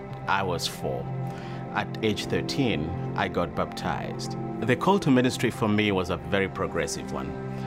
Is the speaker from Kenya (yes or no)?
yes; Kenya; I grew up in Kenya, born to a Christian family.